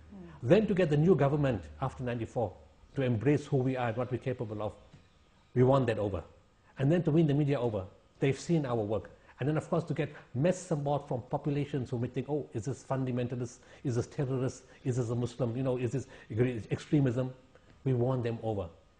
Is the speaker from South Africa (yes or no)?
yes; South Africa; We come from South Africa